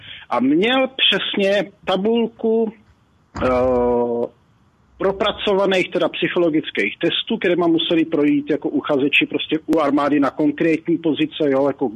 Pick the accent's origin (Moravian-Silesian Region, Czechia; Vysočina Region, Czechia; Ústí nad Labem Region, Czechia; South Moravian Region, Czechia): South Moravian Region, Czechia; Brno; Já jsem z Brna, jo?